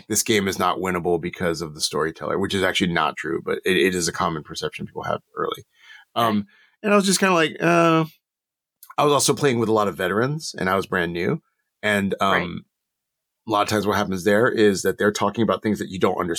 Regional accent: Texas, United States; he's someone who I do not talk about elections with because I grew up in Texas.

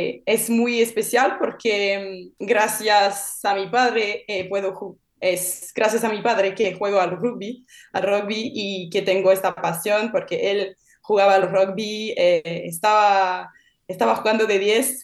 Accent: Quebec, Canada; born there; Spanish is a second language; mi padre es argentino, nació en Buenos Aires y yo nací en Quebec, en Canadá, como mi madre. Mi madre es quebequense. Mi padre y mi madre se encontraron en Canadá durante sus estudios en la universidad.

